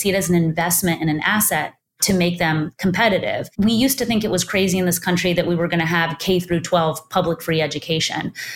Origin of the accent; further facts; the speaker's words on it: Texas, United States; including in places like my home state of Texas